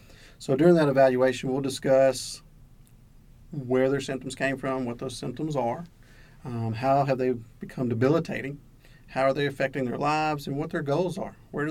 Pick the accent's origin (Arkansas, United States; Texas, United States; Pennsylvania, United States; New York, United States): Arkansas, United States; Warren; now in Hot Springs, United States; I am originally from Southeast Arkansas, Warren, and I have lived here in Hot Springs since 2011.